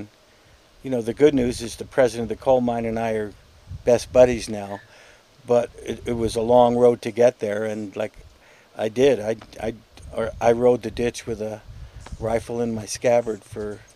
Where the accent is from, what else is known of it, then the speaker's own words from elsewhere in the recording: Brooklyn, New York, United States; also born or lived in Dobbs Ferry; I'm from New York, New York. I was born and raised in Brooklyn. Actually, I was born in Manhattan Hospital, but I grew up in Brooklyn.